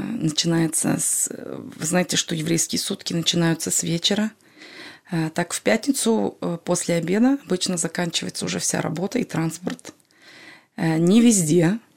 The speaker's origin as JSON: {"language": "Russian", "region": "Tashkent", "country": "Uzbekistan", "moved": "yes", "lives_now": "Israel", "said": "Мы приехали со Средней Азии. Мы сами из Ташкента, из хлебного города."}